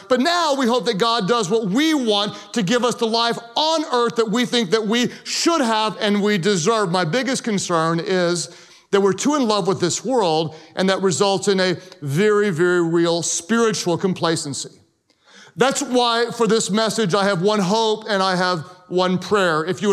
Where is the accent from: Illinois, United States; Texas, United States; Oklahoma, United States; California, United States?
Oklahoma, United States; but I am from Oklahoma. And I do not know where Spiro, Oklahoma is.